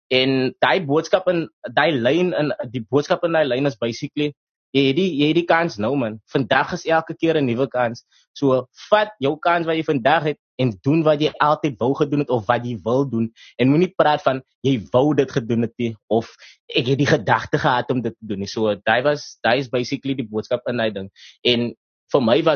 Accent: Port Elizabeth, Eastern Cape, South Africa; ons is van PE

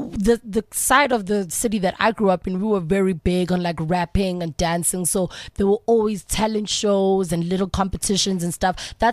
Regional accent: Benoni, Gauteng, South Africa; It's very suburban. Let me not tell you where my parents stay because probably won't stalk them. But like, they stay in suburbia.

